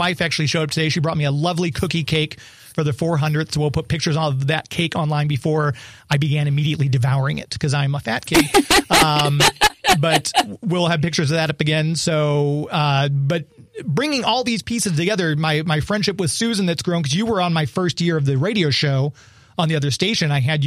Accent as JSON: {"language": "English", "town": "St. Louis", "region": "Missouri", "country": "United States", "tie": "born or raised there", "said": "But it's such a cool town. I've been born and raised in St. Louis."}